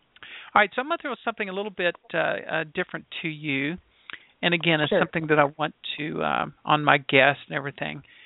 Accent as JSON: {"language": "English", "town": "Shreveport", "region": "Louisiana", "country": "United States", "tie": "born there", "lives_now": "Louisville, United States", "said": "I was born in Shreveport and I live in Louisville."}